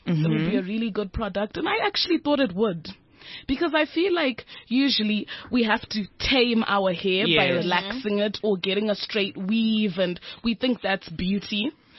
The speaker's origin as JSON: {"language": "English", "country": "Zimbabwe", "first_language": "Shona", "second_language": "English", "said": "Okay, okay, I'm from Zim, guys."}